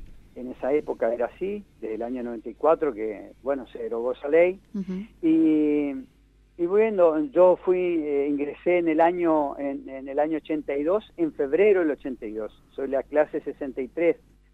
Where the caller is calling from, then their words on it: Monte Caseros, Corrientes, Argentina; soy presidente del Centro de Veteranos de Guerra de la ciudad de Monte Casero.